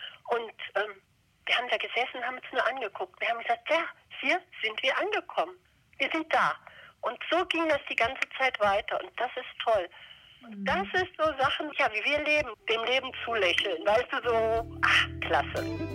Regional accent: Trier, Rhineland-Palatinate, Germany; Wir kommen ja ursprünglich aus Trier

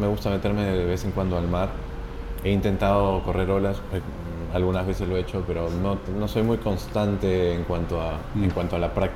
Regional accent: Lima, Peru; define mucho nuestra personalidad como limeños o como gente que vive en Lima y ha decidido que Lima sea su ciudad

